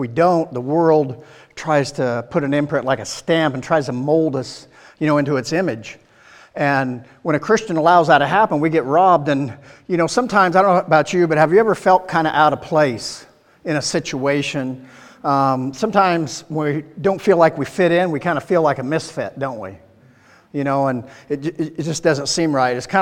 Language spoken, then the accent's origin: English; Iowa, United States; they're from Wisconsin, I'm from Iowa, you know how that goes